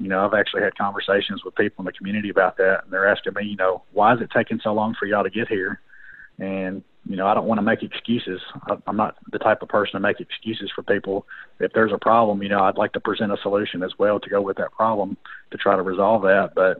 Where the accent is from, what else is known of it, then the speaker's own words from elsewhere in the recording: Nashville, Tennessee, United States; I grew up in Nashville, so I'm one of the few I can say now that was part of the department that actually had ties to the community and family here.